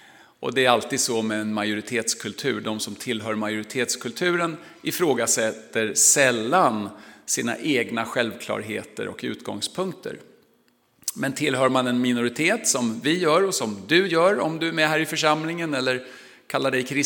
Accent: Stockholm County, Sweden; det är en förort till Stockholm där jag är uppvuxen. Och som 14-åring var jag helt övertygad ateist.

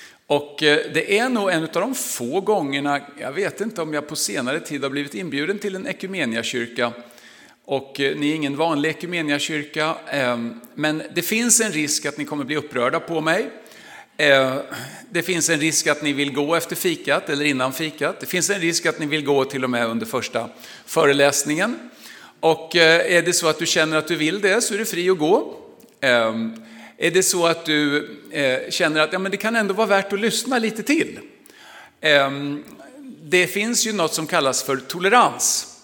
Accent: Stockholm County, Sweden; det är en förort till Stockholm där jag är uppvuxen. Och som 14-åring var jag helt övertygad ateist.

